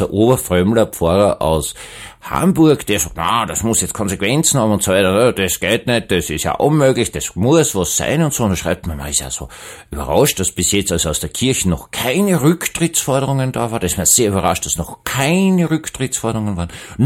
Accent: Vienna, Austria; Wiener, bin Wiener.

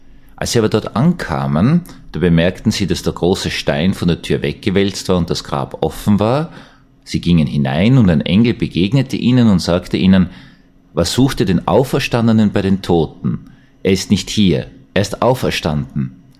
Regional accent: Austria; Und als Österreicher habe ich mir gedacht, naja, Deutschland ist uns immer so 10 bis 20 Jahre voraus, werden wir dort auch landen.

